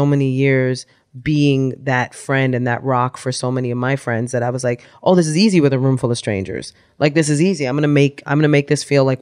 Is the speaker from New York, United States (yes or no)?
yes; New York City, New York, United States; I grew up in the Soundview area of the South Bronx, like all the way down by the water.